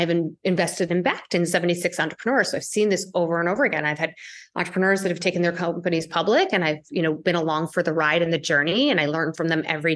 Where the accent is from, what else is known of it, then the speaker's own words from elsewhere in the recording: India; I'm Indian. You know how that goes.